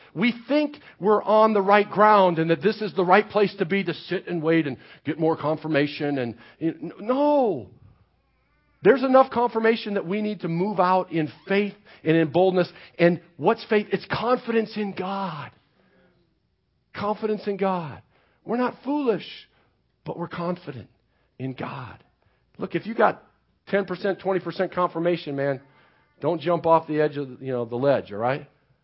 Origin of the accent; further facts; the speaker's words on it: Midwest, United States; I grew up in the Midwest. I'll tell this story really quick.